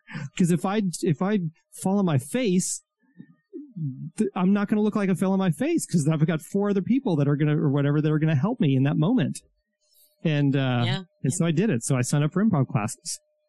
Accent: Milwaukee, Wisconsin, United States; He's doing it in Milwaukee of all places, which I'm from Milwaukee.

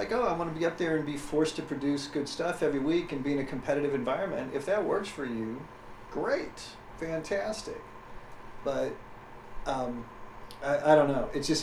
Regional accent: El Paso, Texas, United States; also born or lived in New York; now in Austin, United States; No. I grew up in El Paso.

